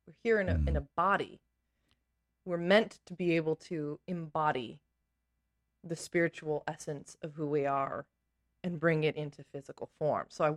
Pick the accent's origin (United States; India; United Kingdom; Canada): Canada; I grew up in Canada.